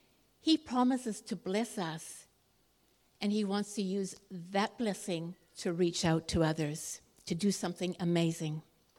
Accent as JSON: {"language": "English", "region": "British Columbia", "country": "Canada", "tie": "born or raised there", "said": "I grew up in Canada and in British Columbia near Vancouver"}